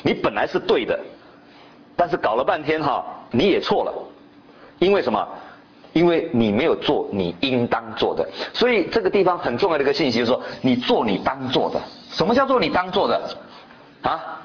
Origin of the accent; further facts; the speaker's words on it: China; 下冰炮我们中国人讲